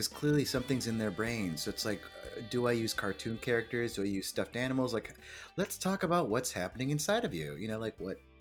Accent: United States; I'm Korean American.

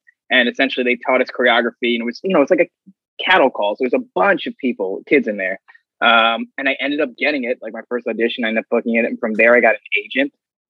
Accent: Queens, New York, United States; And growing up I grew up in Ozone Park in Queens, there weren't a lot of dance studios around there.

